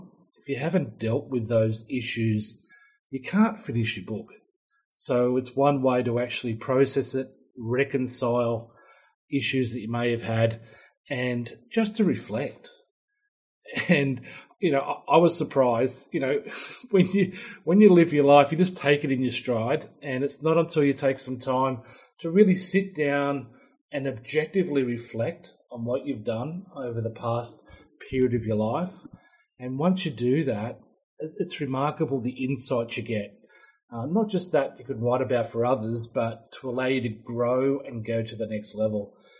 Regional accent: Sydney, New South Wales, Australia; when I was a teenager, I grew up in Sydney's beaches. I used to go down to Maroubra Beach, which is a surfing beach close to where I used to live.

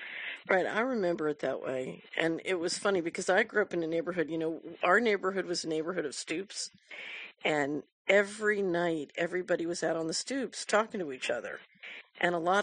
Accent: Philadelphia, Pennsylvania, United States; I grew up at 48th and Larchwood in West Philadelphia.

